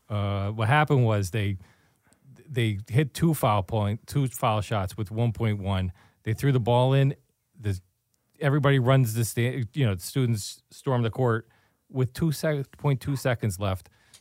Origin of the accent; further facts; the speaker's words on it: Scranton, Pennsylvania, United States; I grew up in Scranton, Pennsylvania. Came here to Temple.